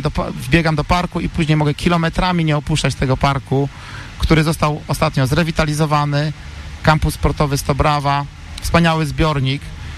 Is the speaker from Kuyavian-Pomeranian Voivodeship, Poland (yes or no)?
no; Kluczbork, Opole Voivodeship, Poland; born there; also born or lived in Wrocław; urodziłem się w Kluczborku, studiowałem we Wrocławiu, w którym chciałem zostać, jednak przyciągnął mnie z powrotem Kluczbork. Moja żona również sprowadziła się tutaj do Kluczborka.